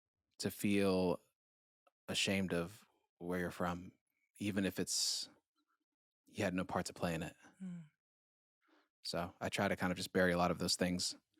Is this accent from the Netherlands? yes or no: no; Monrovia, Montserrado, Liberia; now in United States; I live in Appalachia, so like that tail end down in Tennessee, and I'm from West Africa, Liberia, capital city, Monrovia.